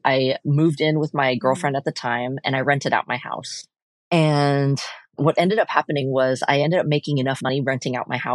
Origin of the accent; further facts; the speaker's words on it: Portland, Oregon, United States; Because I was born and raised here in Portland.